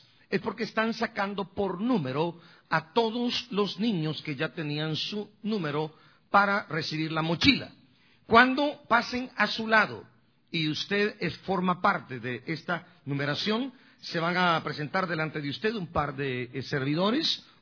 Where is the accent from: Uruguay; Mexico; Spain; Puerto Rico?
Mexico; now in United States; hasta los que vivimos aquí que decimos que somos US, somos mexicanos.